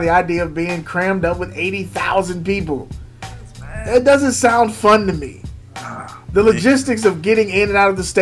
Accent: St. Louis, Missouri, United States; You got to remember, I'm from St. Louis. I watched the game.

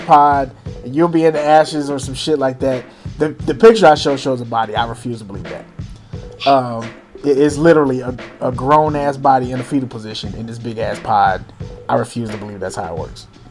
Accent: Missouri, United States; I'm from the Midwest.

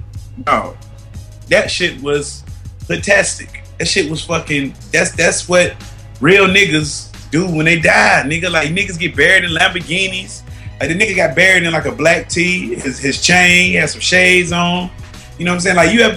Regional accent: New Orleans, Louisiana, United States; Like, me, I want to have a second line in my funeral. Like, I'm from New Orleans.

